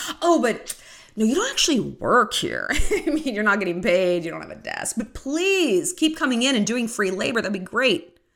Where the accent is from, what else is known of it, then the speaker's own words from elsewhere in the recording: United States; I can speak for myself as an American.